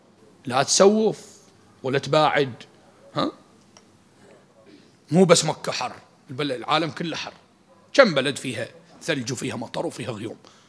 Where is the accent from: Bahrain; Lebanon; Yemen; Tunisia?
Bahrain; قال لي بابا شو اسمك أنت؟ قلت له … من وين أنت؟ بحرين.